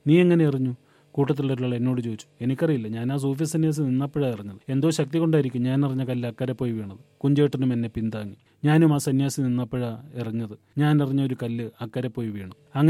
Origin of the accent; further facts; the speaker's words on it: Kerala, India; ഞാൻ സിനിമാ നടനാണ്, കേരളത്തിൽ നിന്നാണ് വന്നത് എന്നൊക്കെ പറഞ്ഞപ്പോൾ